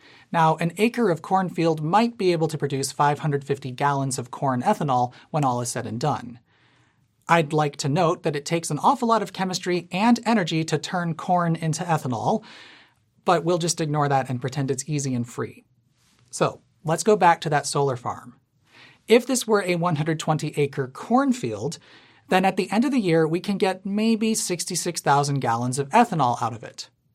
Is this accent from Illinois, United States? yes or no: yes; Illinois, United States; However, since I'm from Illinois, I think I'm qualified to explain why you probably don't need to worry too much about land use.